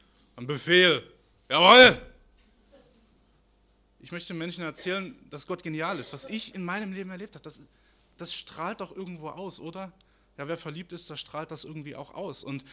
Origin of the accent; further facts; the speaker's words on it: Saxony, Germany; Ich komme ja aus Sachsen